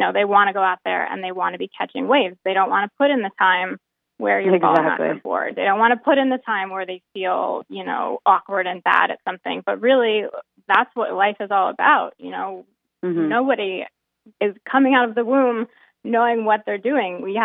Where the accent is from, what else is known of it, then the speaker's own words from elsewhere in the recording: East Coast, United States; I grew up on the East Coast, and there was really, I couldn't picture going back to the East Coast